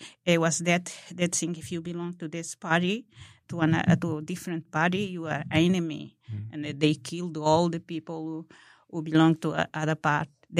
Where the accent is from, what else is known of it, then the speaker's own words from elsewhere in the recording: Angola; moved away; Angola. We came from Angola